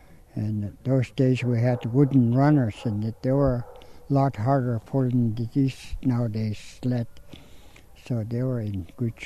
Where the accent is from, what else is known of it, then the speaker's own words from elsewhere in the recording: Koyukuk, Alaska, United States; I'm from Koyukuk. I was born in a fish camp.